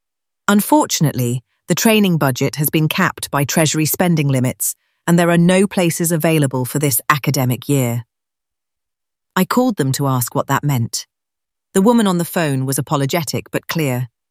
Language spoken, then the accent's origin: English; Catford, London, United Kingdom; I grew up in Catford, and I've always known I wanted to be a nurse.